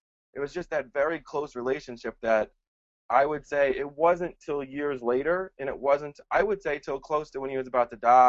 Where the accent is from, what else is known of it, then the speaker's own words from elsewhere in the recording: United States; I grew up in the States as an only child.